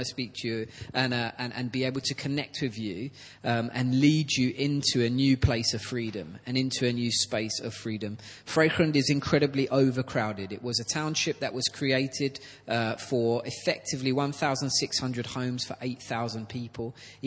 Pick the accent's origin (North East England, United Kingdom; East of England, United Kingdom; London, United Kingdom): London, United Kingdom; And I'm from East London, and if you've got a gold tooth, you've made it, okay?